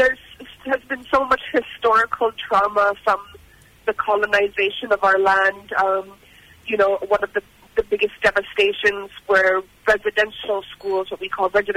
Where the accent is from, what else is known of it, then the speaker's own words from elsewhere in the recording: Kugluktuk, Nunavut, Canada; I'm from Kogloktok, Nunavut, which is a tiny community of about 1,200, it's a village of about 1,200 people, Inuit, mainly Inuit